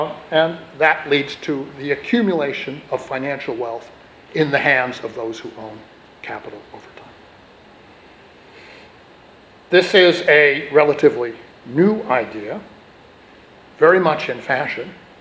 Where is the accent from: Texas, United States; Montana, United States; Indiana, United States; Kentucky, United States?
Texas, United States; And he wrote very incisively about the politics of my home state at the outbreak of the American Civil War in 1860.